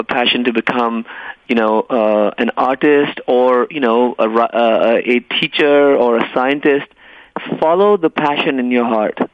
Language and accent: English; Lahore, Punjab, Pakistan; because I grew up in Lahore and then studied in New York, and then came back to study medicine in Pakistan during a military dictatorship